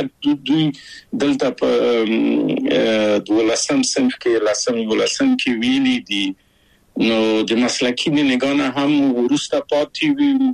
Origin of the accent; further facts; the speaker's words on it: Kabul, Afghanistan; moved away; او زه له کابل په یو دولتي بورس چکسلواکیا ته راغلم.